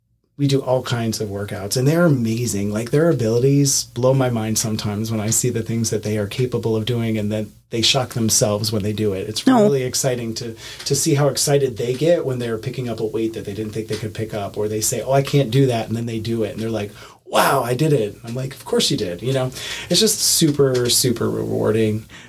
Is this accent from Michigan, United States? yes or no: no; New York, United States; I'm from New York originally. That's where I was born and raised for 43 years.